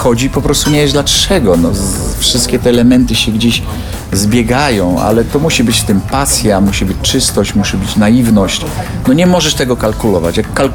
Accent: Tomaszów Mazowiecki, Łódź Voivodeship, Poland; born there; bo to jest miasto, które mnie urodziło tak naprawdę. W Tomaszowie się urodziłem jako człowiek, a w Łodzi się urodziłem jako artysta

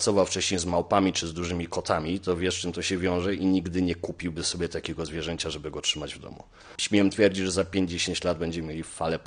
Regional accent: Łódź, Łódź Voivodeship, Poland; od urodzenia mieszkam w śródmieściu Łodzi

